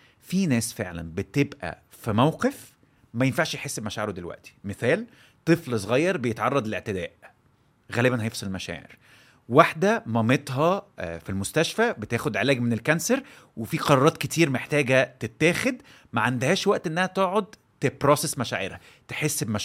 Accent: Egypt; احنا عايشين في مصر لسه في دوائر كتير بتحتقر المشاعر، واحنا من اشهر الجمل عندنا في مصر ان الراجل ما يعيطش.

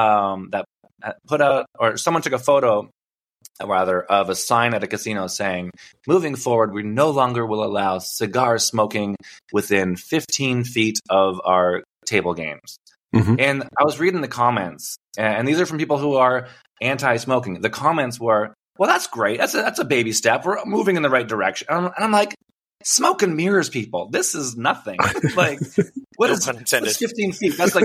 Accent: Ontario, Canada; now in United States; I grew up in Canada, right? So, and we haven't had smoking in our casinos in Ontario for like, I don't even know, 20 years maybe. So when I moved to the States

